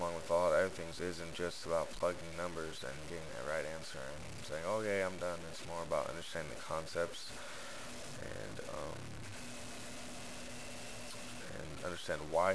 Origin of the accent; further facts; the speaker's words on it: Antioch, California, United States; I'm from the Bay Area, actually from Antioch, California, which is like 40 minutes from San Francisco.